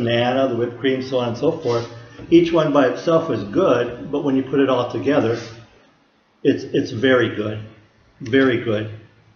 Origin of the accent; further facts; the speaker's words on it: Nekoosa, Wisconsin, United States; When I was young growing up in Nakusa, we didn't travel much as a family. My whole world was pretty much Nakusa, Port Edwards, Wisconsin Rapids. The three towns ran together into each other on the Wisconsin River.